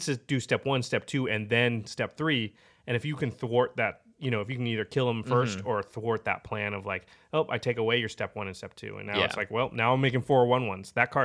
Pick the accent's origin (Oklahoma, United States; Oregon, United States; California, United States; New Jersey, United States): Oregon, United States; Portland; I'm from Portland, so we don't have an NFL team, but we're very close to Seattle